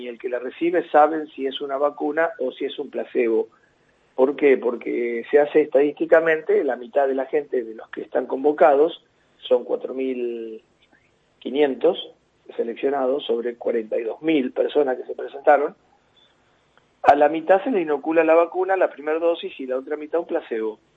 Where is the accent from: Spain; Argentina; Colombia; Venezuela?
Argentina; La Plata, Buenos Aires Province; Acá no, simplemente yo soy de La Plata